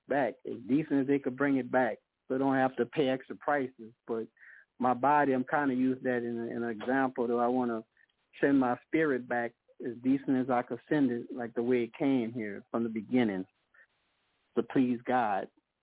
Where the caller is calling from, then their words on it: Baker, Louisiana, United States; I'm calling from Baker, Louisiana at this moment.